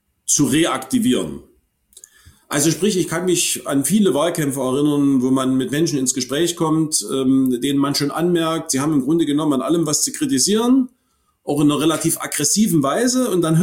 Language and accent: German; Hohenstein-Ernstthal, Saxony, Germany; In meiner Heimatstadt Hohenstein-Ernstthal